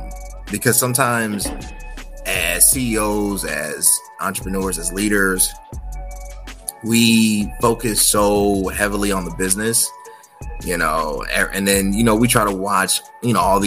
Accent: Chicago, Illinois, United States; Like, I'm from Chicago. It is what it is.

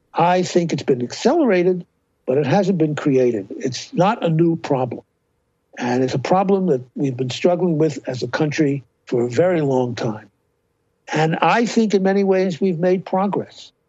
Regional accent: Brooklyn, New York, United States; I grew up in Brooklyn in the mid-40s, right? Where I lived in Brooklyn, I could walk 20 blocks, as long as I could walk, in any direction from my building where I lived, and never see anybody who wasn't white and Jewish.

